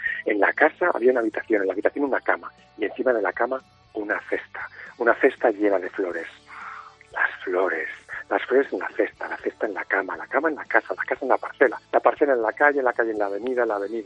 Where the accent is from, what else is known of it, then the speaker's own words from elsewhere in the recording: Azuqueca de Henares, Castilla-La Mancha, Spain; also born or lived in Antigua; now in Villanueva de la Torre, Spain; Nací en la Antigua, me he criado en Azuqueca de Henares y vivo en Villanueva de la Torre con mi familia.